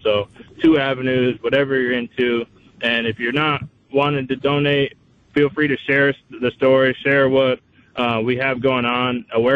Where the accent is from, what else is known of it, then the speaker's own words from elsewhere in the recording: East Coast, United States; growing up on the East Coast, I was never a Packer fan